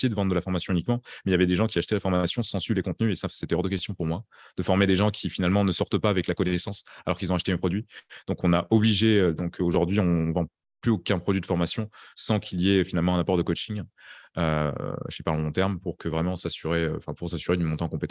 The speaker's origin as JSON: {"language": "French", "country": "France", "said": "Je pense aux Français, je suis français à la base"}